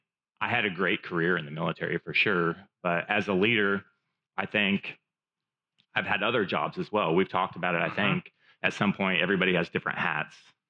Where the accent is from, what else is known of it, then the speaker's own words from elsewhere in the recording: Pacific Northwest, United States; now in Arkansas, United States; But I grew up in the Pacific Northwest.